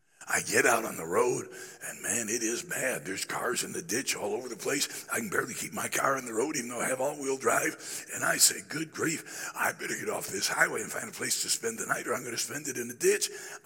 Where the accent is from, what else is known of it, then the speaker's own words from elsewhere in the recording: South Carolina, United States; also born or lived in Michigan; I was born in South Carolina. I went back and graduated from high school and college here. But intervening years, I was in Michigan. My dad ran the Detroit Rescue Mission.